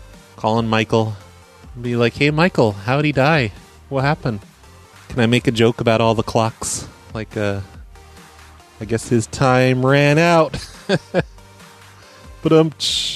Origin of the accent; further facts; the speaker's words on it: United Kingdom; I was raised in Britain